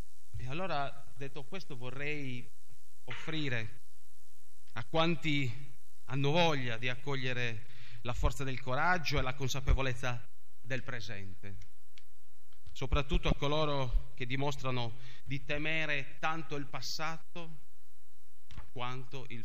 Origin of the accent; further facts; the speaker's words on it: Sorso, Sardinia, Italy; Quindi ascolto i sorsesi e li sto ascoltando per ritrovare sintonia e intesa con il mio paese, con i miei concittadini di altissimo valore e di profonda esistenza.